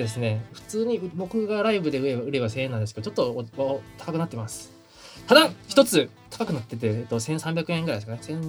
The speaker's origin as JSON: {"language": "Japanese", "region": "Kyoto", "country": "Japan", "tie": "born or raised there", "said": "うちの地元京都の限、うん、ところ限定ですから、"}